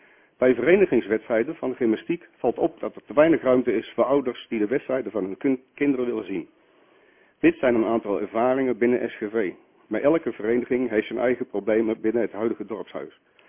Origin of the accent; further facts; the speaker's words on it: Gorinchem, South Holland, Netherlands; now in Schelluinen, Netherlands; Ik ben geboren en getogen in Gorinchem.